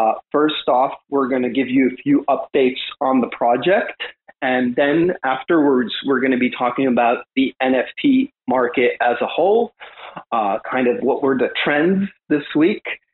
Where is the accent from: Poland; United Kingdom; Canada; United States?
Canada; Aldenal is from the States. I'm from Canada.